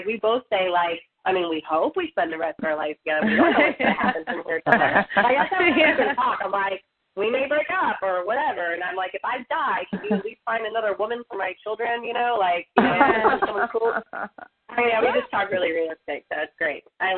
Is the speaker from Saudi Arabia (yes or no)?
yes; Saudi Arabia; born and raised in Saudi Arabia.